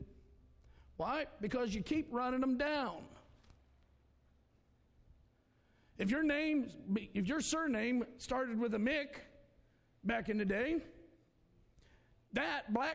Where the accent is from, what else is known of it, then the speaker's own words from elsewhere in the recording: West Virginia, United States; I said, I'm from West Virginia. And nobody in my family was dumb enough to marry a cousin.